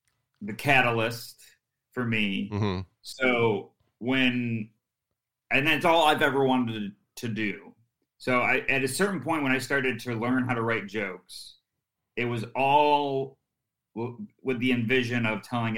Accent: Syracuse, New York, United States; And then a club opened in my hometown, Syracuse Funny Bone.

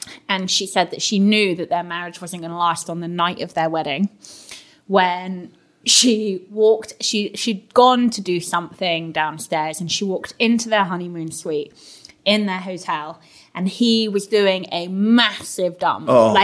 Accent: United Kingdom; but we're British.

